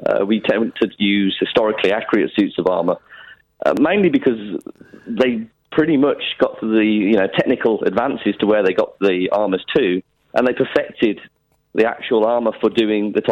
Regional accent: West Midlands, United Kingdom; I'm actually from Worcestershire.

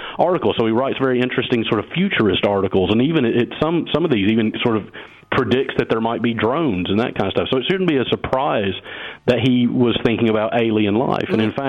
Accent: Tennessee, United States; Now, I'm originally from Tennessee, as you might work out from my accent

